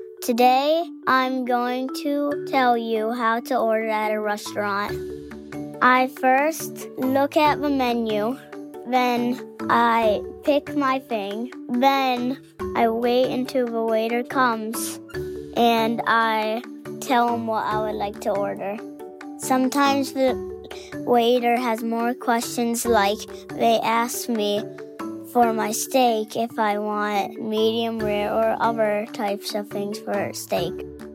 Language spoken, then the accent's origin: English; Hartland, Michigan, United States; from Heartland, Michigan.